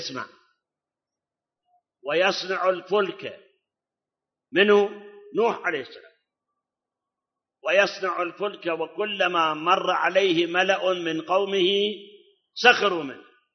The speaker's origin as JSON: {"language": "Arabic", "country": "Iraq", "said": "وأكو مثل عندنا بالعراق يقول"}